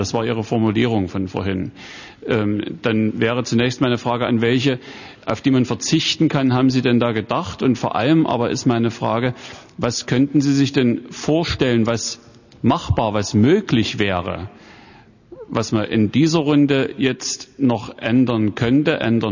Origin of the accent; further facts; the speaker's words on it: Thuringia, Germany; versuche ich es jetzt als Thüringer nochmal bei einem Wahlthüringer.